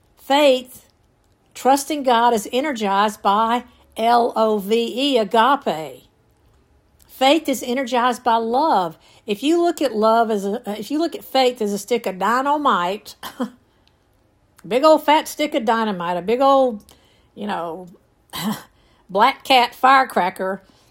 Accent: Georgia, United States; I'm from Georgia, man. I come from generations of farmers.

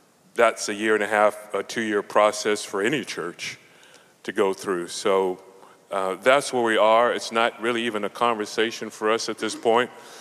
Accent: Orlando, Florida, United States; now in California, United States; so glad to be here and to visit again to my home state. This is where I grew up, about 2 hours north in Orlando, Florida. But now California is home for me.

